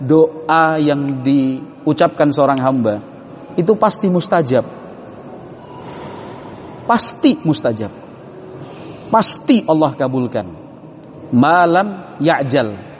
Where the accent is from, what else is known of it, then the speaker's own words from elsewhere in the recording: Yogyakarta, Special Region of Yogyakarta, Indonesia; Saya dari Yogyakarta. Bapak Jogja, ibu orang Buton, tapi lahir besar sekolah di Jogja.